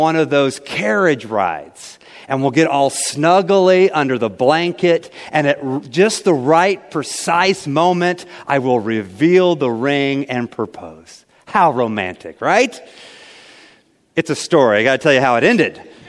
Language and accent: English; St. Joseph, Missouri, United States; We grew up here in St. Joe.